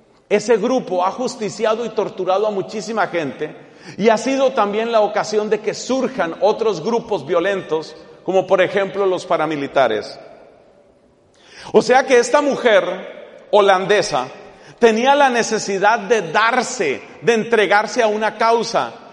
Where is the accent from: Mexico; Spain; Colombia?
Colombia; Yo les puedo decir como colombiano que ha sufrido de muchas maneras lo que son las FARC